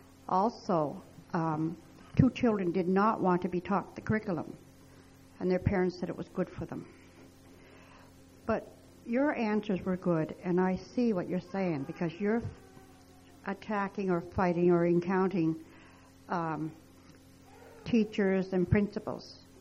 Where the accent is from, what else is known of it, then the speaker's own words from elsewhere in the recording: New Brunswick, Canada; from Canada, New Brunswick, Canada.